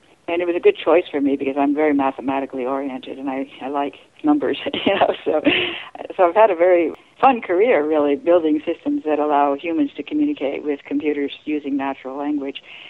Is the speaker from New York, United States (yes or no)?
no; Connecticut, United States; So I grew up mainly in Connecticut, New England